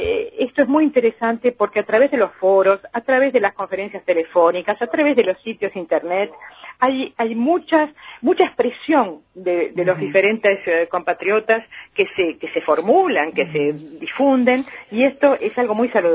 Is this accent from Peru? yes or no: no; Uruguay; moved away; Somos uruguayos residentes o uruguayas residentes en el exterior